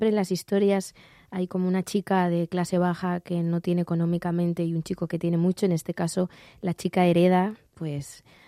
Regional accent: Madrid, Community of Madrid, Spain; yo soy de Madrid, además muy de Madrid.

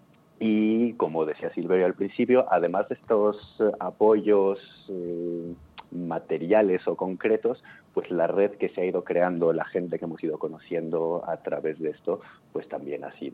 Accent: Mexico; moved away as an adult; now in Spain; mi compañera y yo somos de México y llegamos aquí a España a vivir hace 6 años

